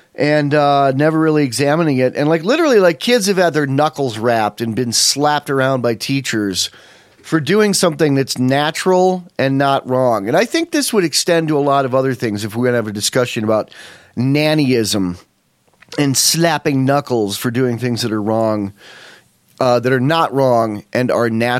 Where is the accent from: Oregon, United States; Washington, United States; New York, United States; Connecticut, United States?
New York, United States; also born or lived in Virginia; I lived in Virginia longer than I lived in New York State, and I was born in New York State.